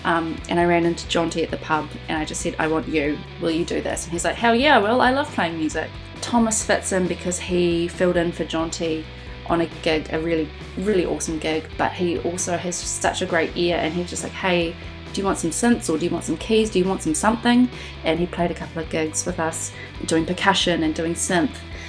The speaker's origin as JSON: {"language": "English", "town": "Dunedin", "region": "Otago", "country": "New Zealand", "lives_now": "Christchurch, New Zealand", "said": "I'm from Dunedin originally. I moved up to Ototahi about 10 years ago, which is absolutely crazy."}